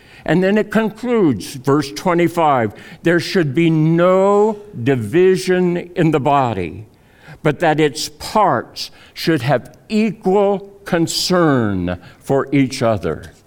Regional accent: Fort Collins, Colorado, United States; I grew up here in Northern Colorado and in Fort Collins.

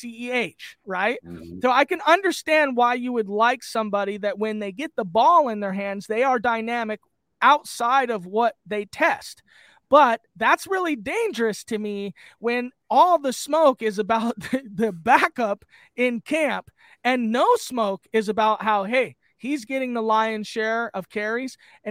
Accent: Seattle, Washington, United States; Okay, I'm from Seattle. I'm wearing the Mariners jersey

